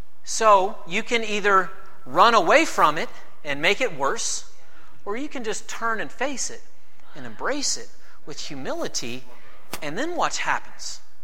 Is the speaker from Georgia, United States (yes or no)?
yes; Georgia, United States; now in Fort Wayne, United States; Growing up in Georgia, especially more in the city parts as a kid, you don't see harvest fields. I went to school in downtown Atlanta and college